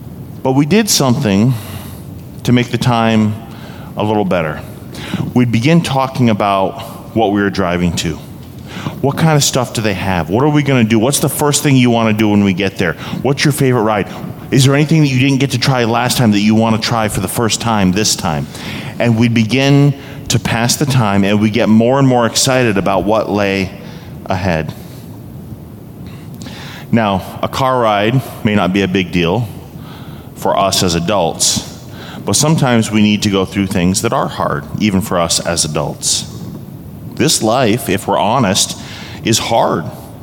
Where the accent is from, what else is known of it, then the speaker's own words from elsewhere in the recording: Vermont, United States; I grew up out east in New England and in Vermont in particular, not the most populous of states